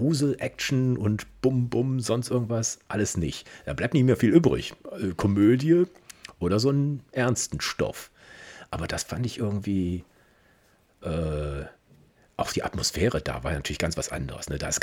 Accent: Kempen, North Rhine-Westphalia, Germany; Ich meine, ich komme ja aus Kempen, ne?

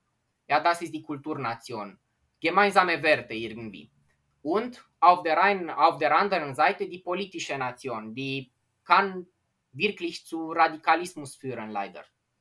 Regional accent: Rădăuți, Suceava County, Romania; first language Romanian; German is a second language; Also kann man sagen, dass Radauz ist meine Heimatstadt.

